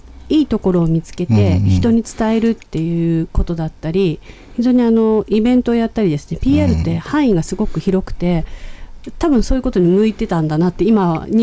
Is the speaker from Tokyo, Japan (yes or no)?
yes; Tokyo, Japan; 東京生まれ育ちだと地方の良さっていうのが、まあ、旅行で行くレベルでしか味わえない